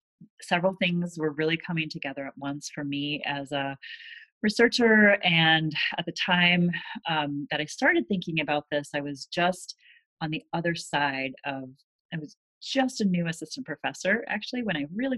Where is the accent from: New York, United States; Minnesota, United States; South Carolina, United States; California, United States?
Minnesota, United States; now in Chapel Hill, United States; I'm from Minnesota.